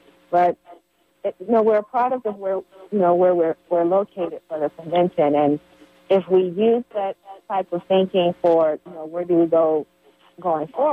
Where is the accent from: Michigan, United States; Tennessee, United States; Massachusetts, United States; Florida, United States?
Michigan, United States; Detroit; because I grew up in Detroit, so a lot of people that I knew and that were related to me, you know, worked at Ford, GM, and Chrysler